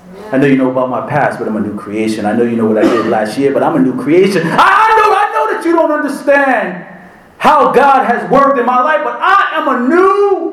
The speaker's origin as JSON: {"language": "English", "town": "Newark", "region": "New Jersey", "country": "United States", "tie": "born or raised there", "said": "I wish it was illegal then, when I grew up in Newark."}